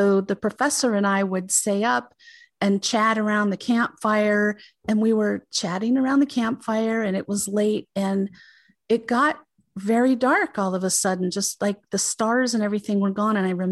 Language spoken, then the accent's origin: English; Prescott, Arizona, United States; You know, there's a lot of sightings in Prescott, which is my hometown, which is across Mingus Mountain on the other side of Mingus Mountain from here, from Sedona area.